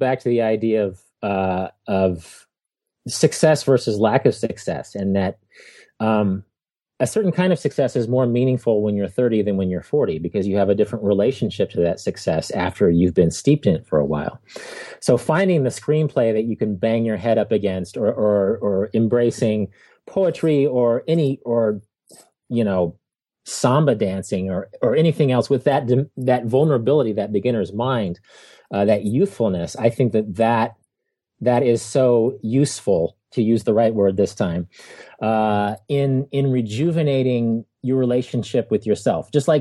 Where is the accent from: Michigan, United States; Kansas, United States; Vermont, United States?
Kansas, United States; Wichita; I'm from Wichita, Kansas.